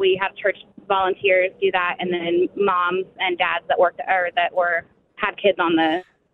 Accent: St. Joseph, Missouri, United States; now in Raytown, United States; I live in Raytown currently, but I am from St. Joe, and so I don't really know a lot about the Raytown sidewalks and all that because we haven't been here long.

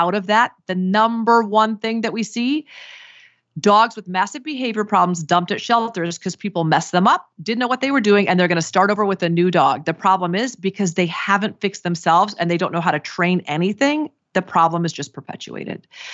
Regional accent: Iowa, United States; So I grew up in Iowa. My mom was still in Iowa.

